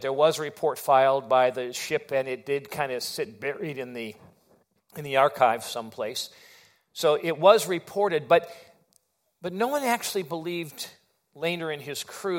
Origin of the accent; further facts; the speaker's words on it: Wisconsin Rapids, Wisconsin, United States; Now, I grew up in Wisconsin Rapids. Stevens Point, Wisconsin was our archenemy.